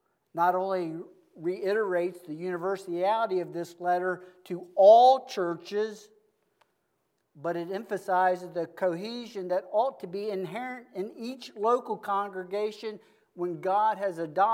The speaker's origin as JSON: {"language": "English", "town": "Woodbine", "region": "Maryland", "country": "United States", "tie": "born or raised there", "also_born_or_lived": "Baltimore", "said": "I was born in Baltimore City and raised in Woodbine."}